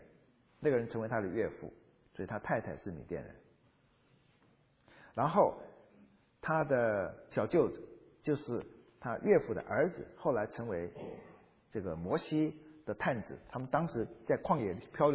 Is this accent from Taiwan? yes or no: yes; Taiwan; 我在台湾长大，台湾从来没有见过蝗虫